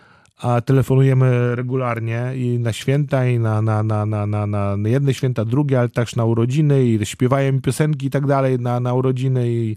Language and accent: Polish; Gdańsk, Pomeranian Voivodeship, Poland; Naprawdę ten Gdańsk kwitnie, zrobił się przepiękny i ja jestem dumny, że jestem z Gdańska.